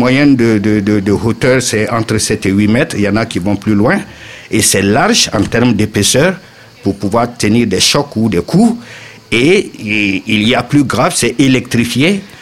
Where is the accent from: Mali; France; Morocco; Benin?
Mali; je suis malien et aussi de l'Afrique de l'Ouest